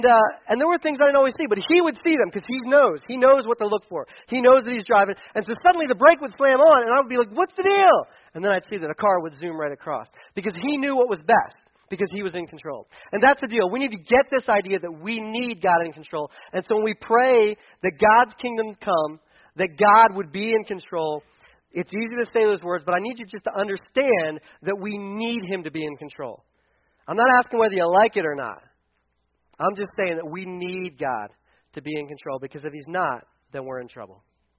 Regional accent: Delaware, United States; When I was in high school, back where I grew up in Delaware, we actually got driver's education was part of our curriculum in school.

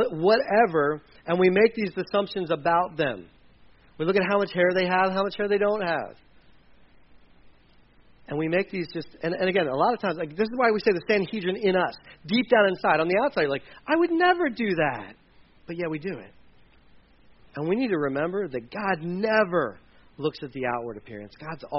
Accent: Delaware, United States; Hi, I'm from Delaware.

